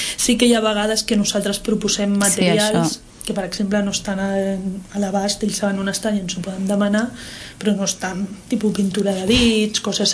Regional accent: Tarragona, Catalonia, Spain; Es va m'adonar després, jo sóc de Tarragona.

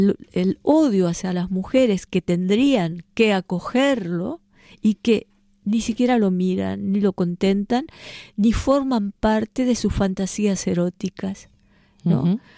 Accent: Granada, Andalusia, Spain; un beso muy grande para todos los granadinos, que también es mi tierra.

